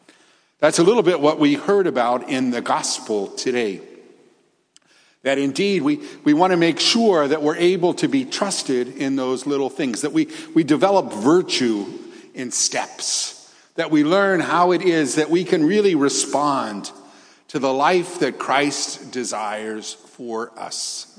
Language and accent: English; Pittsburgh, Pennsylvania, United States; But I'm from Pittsburgh, and we put Heinz ketchup on everything. That's part of the fabric of our life there.